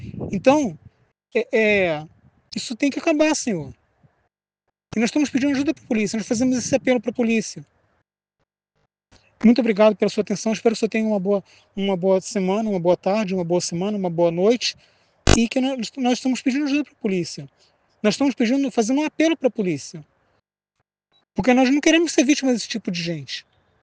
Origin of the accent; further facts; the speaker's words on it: Nova Iguaçu, Rio de Janeiro, Brazil; do meu município, de Nova Iguaçu. Eu sou iguaçuano. Eu sou de Nova Iguaçu.